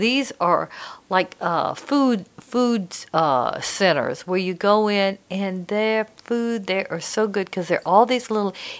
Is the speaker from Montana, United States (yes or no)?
no; Louisiana, United States; I'm from Louisiana. I like it spicy.